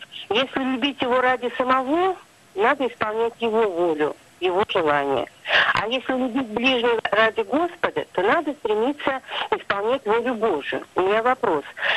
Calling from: Yekaterinburg, Sverdlovsk Oblast, Russia; я из Екатеринбурга.

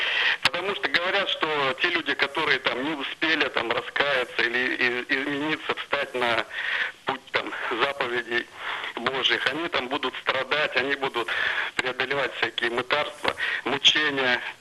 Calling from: Saint Petersburg, Russia; я звоню из Санкт-Петербурга.

